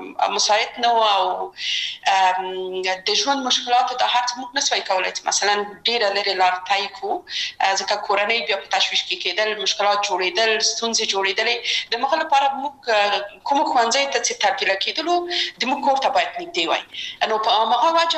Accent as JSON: {"language": "Pashto", "region": "Kabul", "country": "Afghanistan", "tie": "born or raised there", "also_born_or_lived": "Maidan Wardak", "said": "زه اصلا د میدان وردګو ولایت یم او په کابل کې بیا زیږیدلی یم په کابل کې زیږیدلی یم په کابل کې لوی اسوم"}